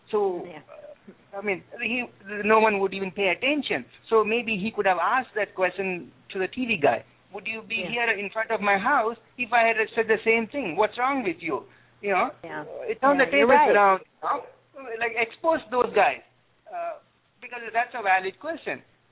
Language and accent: English; India; now in United States; I'm not from here, as you can tell. I'm from another country.